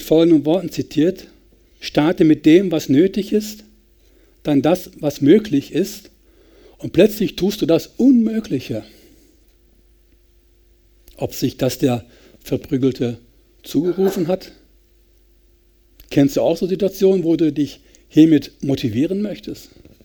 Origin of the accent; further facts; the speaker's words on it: North Rhine-Westphalia, Germany; Bei uns in Westfalen würde man sagen, er ging über die Dörfer, nicht den direkten Weg.